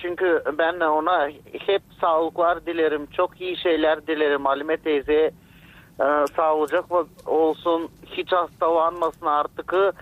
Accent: Russia; Ben Rusya'dan

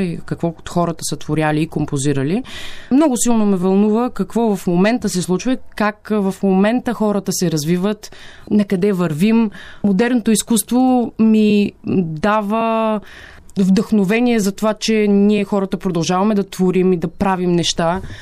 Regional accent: Varna, Varna Province, Bulgaria; след това се прибирам в Варна, родния ми град

